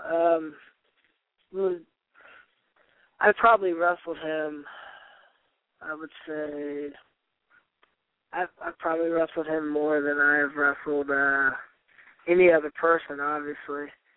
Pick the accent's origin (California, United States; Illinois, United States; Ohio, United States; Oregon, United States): Ohio, United States; Dayton; Like, oh, I'm from Dayton, Ohio.